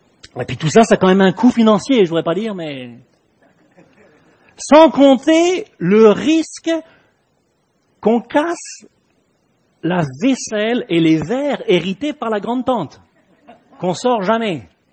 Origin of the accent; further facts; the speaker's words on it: France; On imagine en tant que Français qu'il faut nécessairement entrée, plat, salade, fromage et dessert